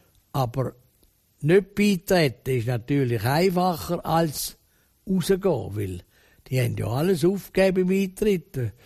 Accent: Switzerland; wir sind ja Schweizer und neutral

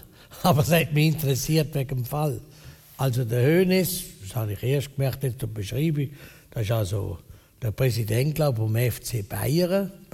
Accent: Laufen am Rheinfall, Zurich, Switzerland; Also ich bin dann aufgewachsen in Laufen am Rheinfall.

